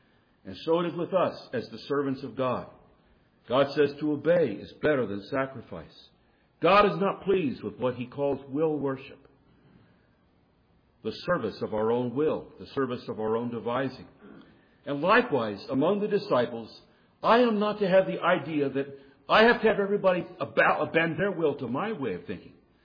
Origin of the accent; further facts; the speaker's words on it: India; As I was growing up in India in my younger years, I remember how my father used to tell later on